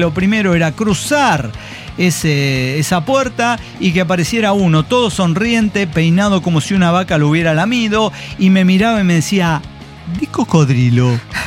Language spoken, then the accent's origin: Spanish; Mexico City, Mexico; soy de Ciudad de México y vivo acá, hacia el sur de la ciudad